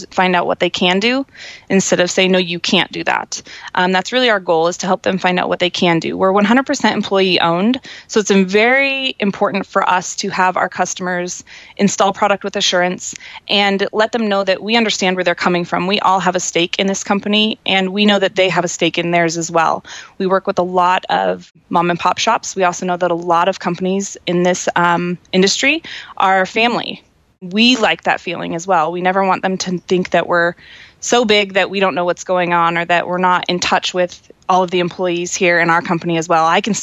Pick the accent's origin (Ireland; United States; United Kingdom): United States; Carson City, Nevada; I was born and raised in Carson City, Nevada.